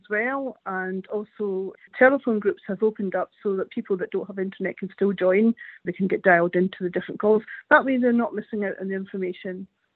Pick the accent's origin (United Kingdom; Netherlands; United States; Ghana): United Kingdom; Fort William, Scotland; now in Stirling, United Kingdom; I live currently in Stirling. I've been here nearly 20 years. I come from just outside Fort William in the Highlands.